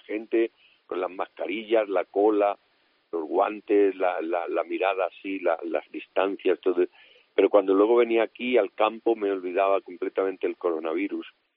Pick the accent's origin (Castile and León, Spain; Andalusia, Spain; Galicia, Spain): Andalusia, Spain; now in Madrid, Spain; Yo amo Madrid, soy andaluz, pero siempre he vivido en Madrid, sí. La siento como mi propia ciudad